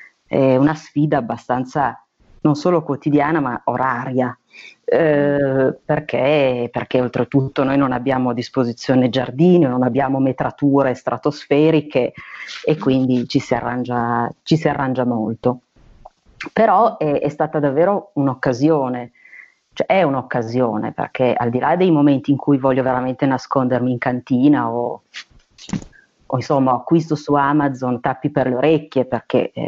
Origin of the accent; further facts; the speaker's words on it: Piedmont, Italy; sono del Basso Piemonte, sono nata in provincia di Asti, ma poi mi sono trasferita all'estero, cioè in provincia di Cuneo.